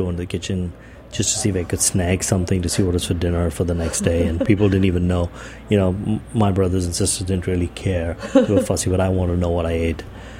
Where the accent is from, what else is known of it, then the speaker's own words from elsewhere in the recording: India; Growing up in India was actually pretty interesting. Most people don't, when they hear me speak, they say you speak English very well. I spoke only English growing up. I went to school in English. We were six kids.